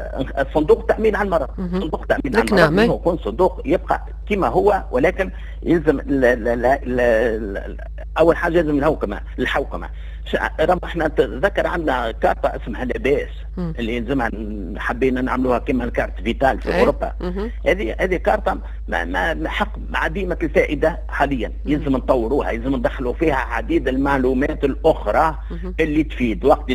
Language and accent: Arabic; Tunisia; بينما راهو عندنا في تونس تقريبا 800,000 مؤسسه